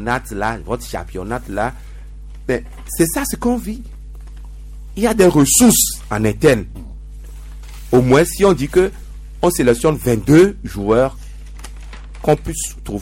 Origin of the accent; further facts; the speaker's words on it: Togo; en tant que Togolais.